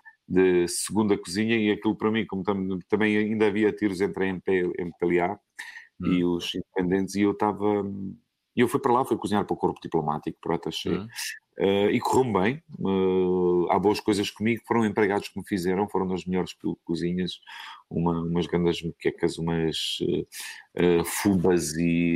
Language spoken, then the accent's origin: Portuguese; Portugal; nós somos portugueses